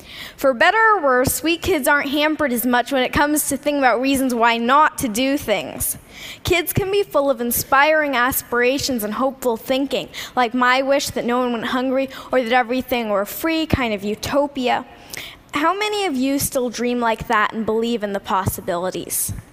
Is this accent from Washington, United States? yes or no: yes; Washington, United States; For instance, the Museum of Glass in Tacoma, Washington, my home state, Yoo-hoo, Washington